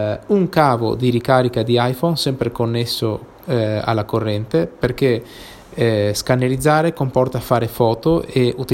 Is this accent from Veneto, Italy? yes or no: yes; Mestre, Veneto, Italy; sono da Mestre